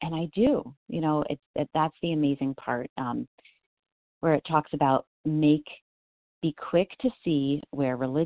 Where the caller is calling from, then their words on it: Colorado, United States; I am calling from Colorado.